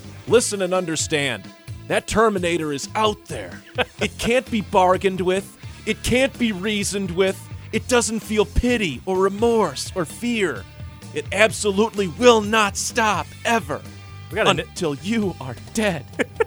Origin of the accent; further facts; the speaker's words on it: Chicago, Illinois, United States; I come from the Midwest. I'm a guy from Chicago, but I went to college in Milwaukee